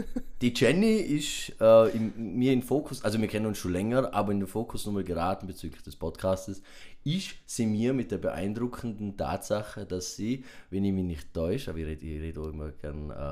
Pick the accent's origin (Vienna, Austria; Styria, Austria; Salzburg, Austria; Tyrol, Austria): Tyrol, Austria; weil der kann mit so einer Gewalt den Dialekt nicht rausbringen, weil ich bin ein Tiroler.